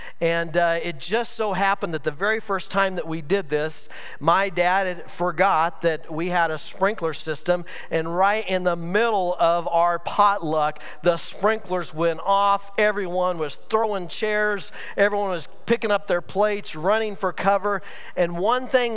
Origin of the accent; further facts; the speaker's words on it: Greeley, Colorado, United States; I grew up in Greeley, and that's a big part of what my indoctrination was in Bronco country.